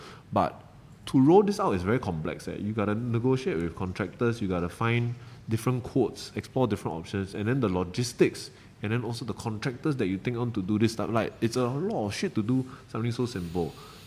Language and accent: English; Malaysia; I know this very well as a Malaysian.